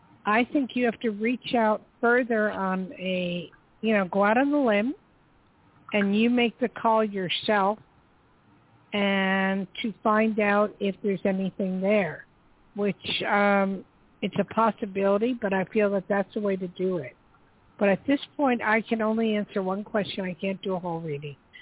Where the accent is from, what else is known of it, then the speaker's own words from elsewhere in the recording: New Jersey, United States; And I'm originally from Jersey.